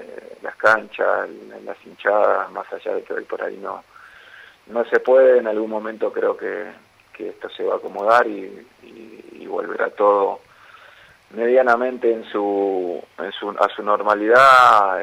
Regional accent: Posadas, Misiones, Argentina

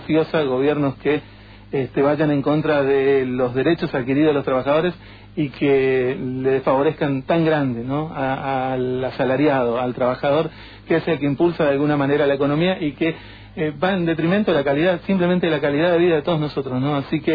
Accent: Argentina; como argentinos

